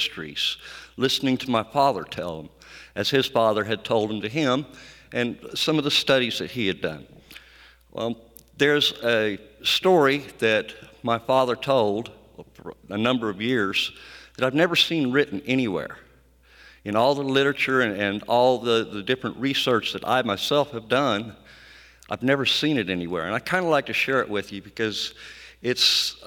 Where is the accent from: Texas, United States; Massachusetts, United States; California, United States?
California, United States; born there; first language Armenian; English is a second language; also born or lived in Iran; And as an infant, I moved from California to Iran. And because both my mother and father worked, I didn't learn English. I learned the Armenian language. So when I came back here to the United States as a child